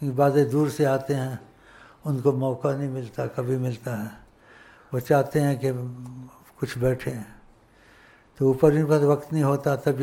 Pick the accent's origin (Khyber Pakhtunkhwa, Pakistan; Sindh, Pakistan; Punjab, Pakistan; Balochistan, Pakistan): Punjab, Pakistan; Urdu is a second language; تو اردو ان سے بیچاروں سے ایسی، ہم پنجابی ہیں.